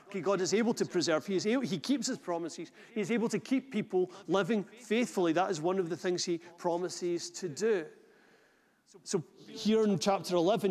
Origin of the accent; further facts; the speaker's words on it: Scotland, United Kingdom; well, we come from Scotland, so Scotland is historically a Christian nation